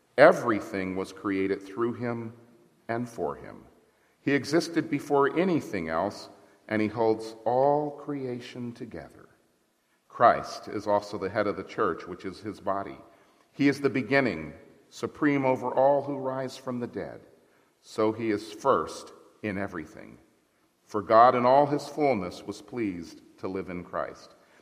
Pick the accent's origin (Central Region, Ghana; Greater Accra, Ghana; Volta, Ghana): Greater Accra, Ghana; Accra; my parents were missionaries in West Africa. And I remember growing up in Accra, Ghana.